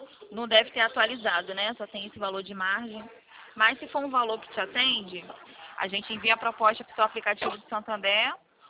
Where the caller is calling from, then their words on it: Rio de Janeiro, Brazil; Eu falo daqui do Rio.